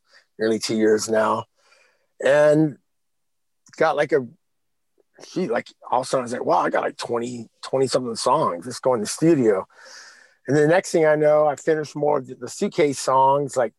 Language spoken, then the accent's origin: English; Houston, Texas, United States; Yeah, I grew up in Houston.